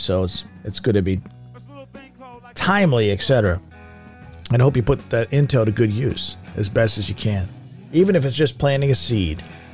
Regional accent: Philadelphia, Pennsylvania, United States; but I'm from Philadelphia. You're used to the crowd turning on you.

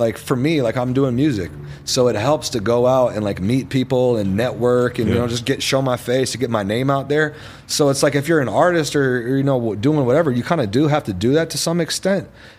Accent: Los Angeles, California, United States; Like when people go, where are you from? I'm from here. Oh, wow, that's crazy. I never meet people from here.

